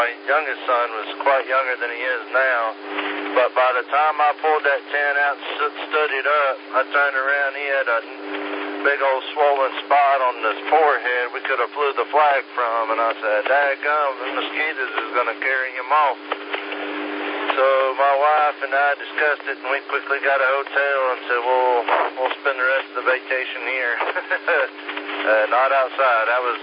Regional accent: Hendersonville, North Carolina, United States; moved away as an adult; You know, I'm from North Carolina, up in the Hendersonville area, and I had no idea the humidity was so much down here.

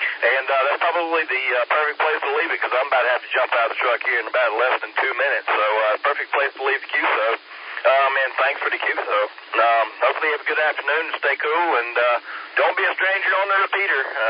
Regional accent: Greenville, South Carolina, United States; now in Charleston, United States; because I'm originally from Greenville, when I moved down there, my body had to adjust to the level of humidity.

